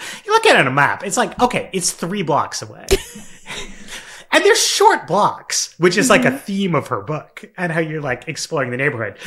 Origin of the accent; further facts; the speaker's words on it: New York City, New York, United States; So I grew up in Greenwich Village.